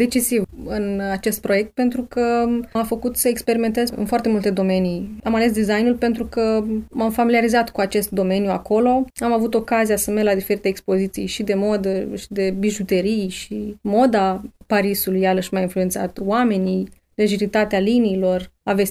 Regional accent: Iași, Iași County, Romania; also born or lived in France; M-am întors în Iași, orașul meu natal. Am preferat să aleg Iași pentru că aici mă simt acasă, aici am și prietenii și familia.

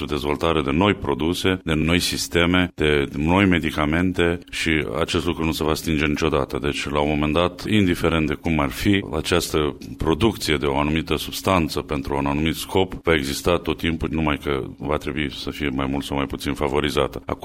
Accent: Pașcani, Iași County, Romania; moved away as an adult; A fost o perioadă după ce am plecat din Pașcani, bineînțeles, aveam bunici, rude, îmi întorceam cu mare plăcere să-i văd. A fost o perioadă în timpul facultății până am plecat în străinătate

